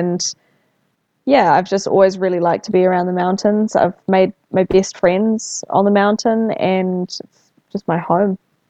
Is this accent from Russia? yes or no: no; Ohakune, Manawatū-Whanganui, New Zealand; also born or lived in New Plymouth; So I grew up mostly in Oakuni. When I was quite a lot younger, so we actually lived in Oakuni up until the time that I was 3 years old.